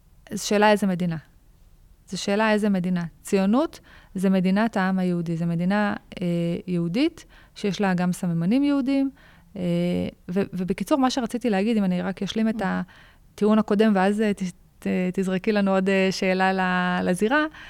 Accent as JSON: {"language": "Hebrew", "town": "Hatzor HaGlilit", "region": "Northern District", "country": "Israel", "tie": "born or raised there", "said": "זה לא שכאילו עכשיו נולדתי עם מפת ארץ ישראל ביד, נולדתי, גדלתי בחצור הגלילית, רק בשנות ה-20 המאוחרות שלי הייתי במערת המכפלה"}